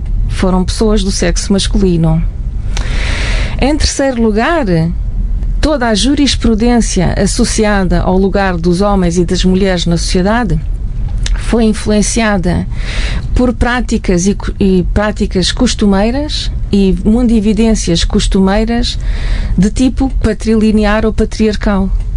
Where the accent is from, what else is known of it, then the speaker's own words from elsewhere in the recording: Mozambique; now in Portugal; pessoas como eu, portuguesas, em primeiro lugar, emigradas de Moçambique, que quando ainda Moçambique era uma colónia portuguesa